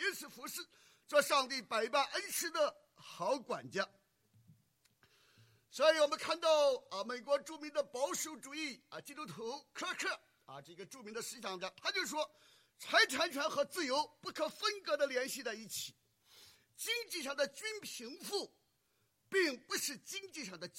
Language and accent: Chinese; Shandong, China; 所谓的打土豪什么 分田地，那都是我们山东人。